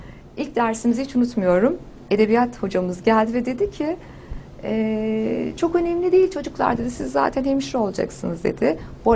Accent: Ovacık, Tunceli Province, Turkey; ben Tunceliliyim. Tunceli'nin Ovacık ilçesi küçücük bir kasabadır.

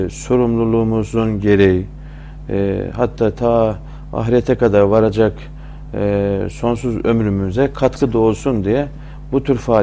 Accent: Rize, Turkey; Efendim ben Rizeliyim. 1969 doğumluyum.

